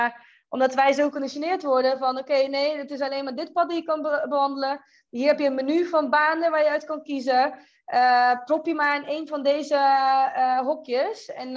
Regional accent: Netherlands; also born or lived in Belarus; now in Spain; ik ben in Wit-Rusland geboren, ik ben in Nederland opgegroeid. Maar een grotendeel van mijn volwassen leven leef ik in Spanje.

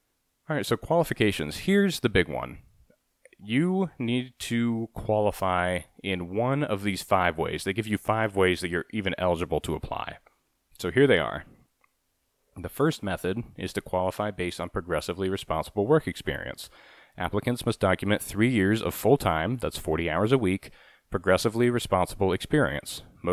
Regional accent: Ohio, United States; I'm from Ohio, and my career started out on the West Coast.

